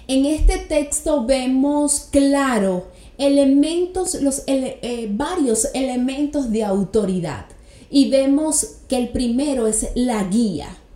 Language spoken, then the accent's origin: Spanish; Venezuela; moved away as an adult; now in United States; Hace 5 años yo me vine a este hermoso país de los Estados Unidos y no puedo imaginarme estar en este país con las leyes en mi país, de mi país Venezuela.